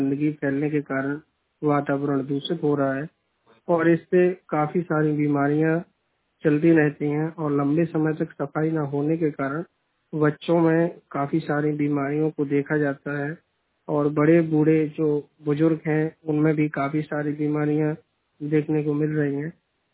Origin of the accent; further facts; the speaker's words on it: Mauranipur, Uttar Pradesh, India; मैं पठान करवा मऊरानीपुर जिला झांसी का रहने वाला हूँ।